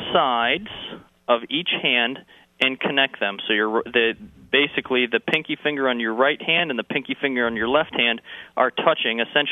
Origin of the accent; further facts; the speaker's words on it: Wisconsin, United States; I am originally from Wisconsin. That's how I know about all those cold, harsh winters and putting the clubs away for a few months.